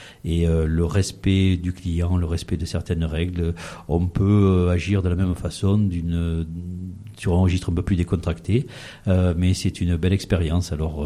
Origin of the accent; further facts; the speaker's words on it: Château-Arnoux, Provence-Alpes-Côte d'Azur, France; Oui, je suis né à Château-Arnoux le jour de la Saint-Valentin, 14 février